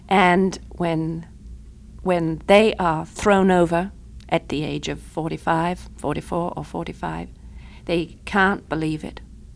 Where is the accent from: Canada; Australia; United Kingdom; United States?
United Kingdom; now in Switzerland; I'm still British, but I'm a Swiss resident.